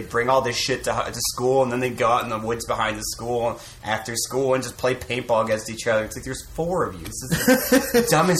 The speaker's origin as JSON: {"language": "English", "region": "Connecticut", "country": "United States", "said": "I'm from Connecticut."}